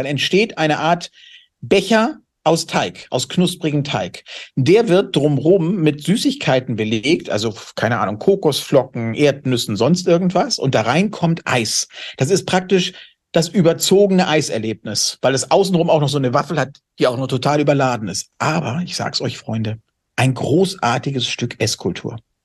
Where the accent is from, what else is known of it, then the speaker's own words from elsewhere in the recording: Germany; now in Hungary; ich bin hier als Deutscher beliebter als in meinem eigenen Land.